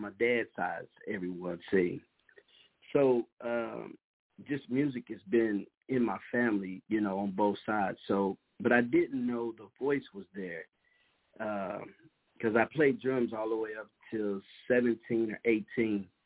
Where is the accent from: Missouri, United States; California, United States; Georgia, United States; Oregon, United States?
Missouri, United States; Kansas City; just performing everywhere here in my hometown. It's Kansas City.